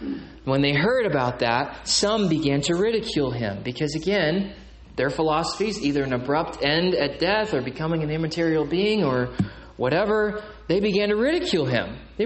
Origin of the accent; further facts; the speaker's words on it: Tonkawa, Oklahoma, United States; Because we're from Tonkawa, right?